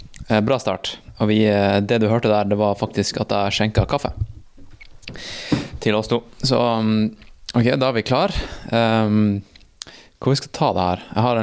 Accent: Tromsø, Troms, Norway; Men nå vi faktisk i Tromsø. Min hjemby. 69 grader nord.

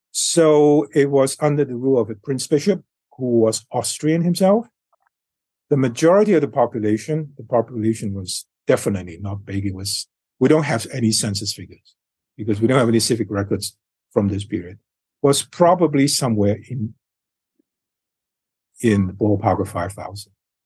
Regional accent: Hong Kong; now in United States; I grew up in Hong Kong, came from a Chinese tradition, but Hong Kong at the time of British rule. So I actually went to Europe to study at first before I came to America.

